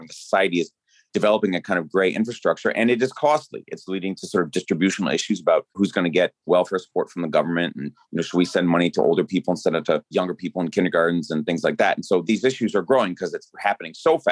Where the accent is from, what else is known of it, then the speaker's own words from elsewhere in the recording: United States; I'm an American.